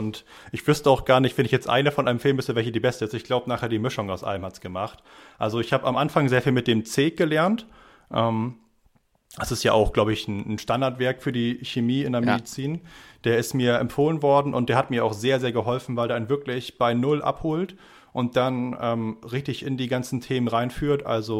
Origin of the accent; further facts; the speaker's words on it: Lower Saxony, Germany; Denn hat man ja als Niedersachse dieses Jahr auch noch ein bisschen besseren Bonus mit dem Abitur